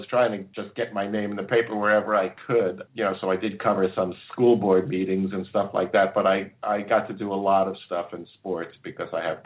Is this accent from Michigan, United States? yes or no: no; New York City, New York, United States; I grew up in Queens.